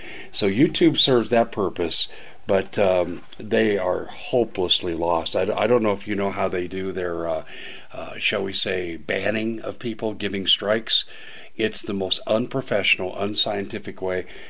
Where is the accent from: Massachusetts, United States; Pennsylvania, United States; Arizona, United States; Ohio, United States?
Arizona, United States; I'm from Maricopa County. We are the most corrupt county in the United States